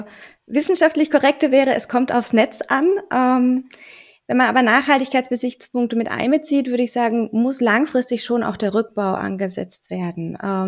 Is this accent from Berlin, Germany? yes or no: no; Baden-Württemberg, Germany; Ich bin in Karlsruhe. Ich komme aus der Nähe von Karlsruhe.